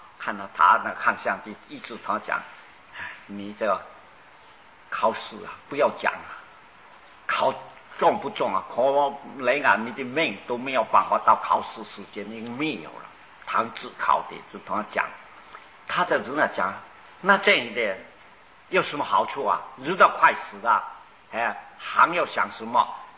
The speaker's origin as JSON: {"language": "Chinese", "country": "China", "said": "我们中国人啊，都是一种迷信。"}